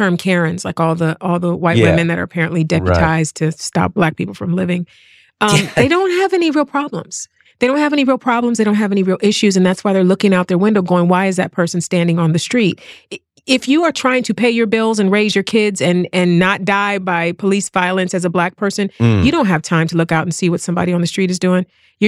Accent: Cleveland, Ohio, United States; So that school was great for me. East Clevel

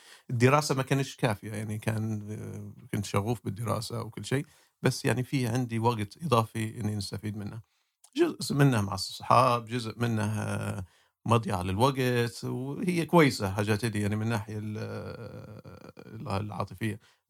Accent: Libya; also born or lived in Tripoli / Misrata / Benghazi; انا طبعا انا ليبي والدي جدي من مصراتة، والدي مولود بنغازي، أنا مولود في طرابلس وعشت في مصراتة وعشت في طرابلس ودرست بنغازي وبعتلي رجعت. وقبلها كنا عايشين برا ليبيا. أنا رجعت ليبيا

